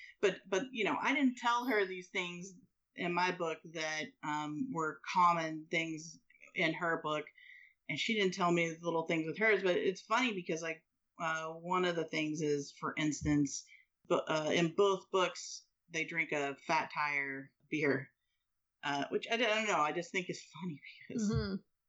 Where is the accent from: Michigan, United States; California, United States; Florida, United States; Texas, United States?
Texas, United States; I'm from Texas, I'm from the South.